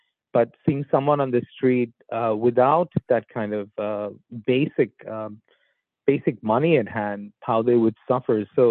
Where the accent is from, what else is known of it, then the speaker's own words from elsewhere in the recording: New York City, New York, United States; also born or lived in India; I noticed a stark contrast between growing up in New York City to very rural India, small places